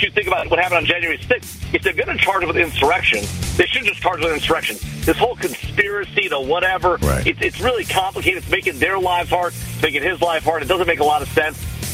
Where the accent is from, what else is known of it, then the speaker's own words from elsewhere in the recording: California, United States; my home state of California is in the tank because of his leadership